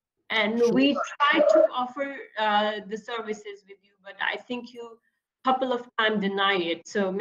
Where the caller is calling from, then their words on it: Islamabad, Islamabad Capital Territory, Pakistan; I'm calling from Islamabad.